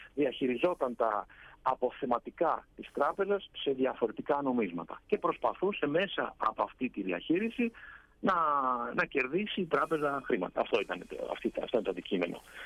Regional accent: Greece; εγώ γεννήθηκα στην Ελλάδα, μεγάλωσα και μεγάλωσα εκεί. Πήγα στο σχολείο και τελειώνοντας το σχολείο, πήγαμε στην Αμερική και σπούδασα ηλεκτρολόγος μηχανικός με υποτροφία. Έπειτα επέστρεψα στην Ελλάδα

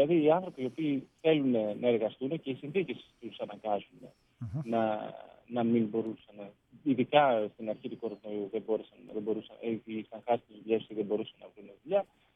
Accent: Karditsa, Thessaly, Greece; born there; now in Kozani, Greece; Όχι, εγώ γεννήθηκα στην Καρδίτσα.

